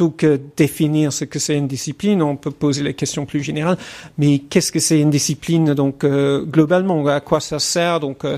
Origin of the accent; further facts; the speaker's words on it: England, United Kingdom; French is a second language; also born or lived in United States; now in France; Pour moi, je viens d'Angleterre et des États-Unis. Moi, j'ai pas connu l'épistémologie à la française avant d'arriver en France.